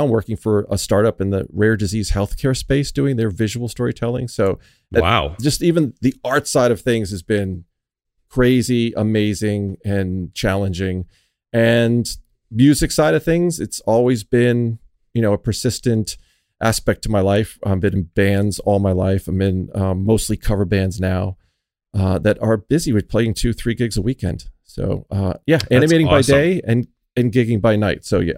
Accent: Boston, Massachusetts, United States; Well, born and raised in Boston, started playing drums when I was about 9 or 10 years old.

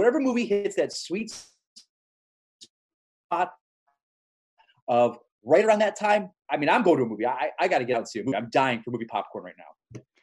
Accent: Florida, United States; And I look at my home state where I grew up, Florida, and I just think they're a bunch of idiots.

